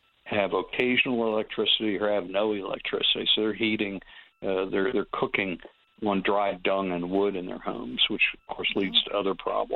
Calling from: Florida, United States; And I'm calling you from Florida, my home here, where our electricity prices have more than doubled in the last 4 years.

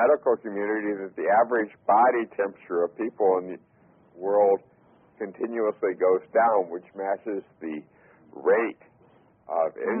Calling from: Melbourne Village, Florida, United States; I'm calling from Melbourne Village, Florida.

